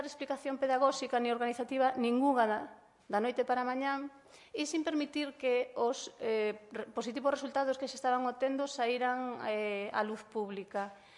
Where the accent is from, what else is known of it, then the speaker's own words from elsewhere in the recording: Cangas, Galicia, Spain; E como veño de Cangas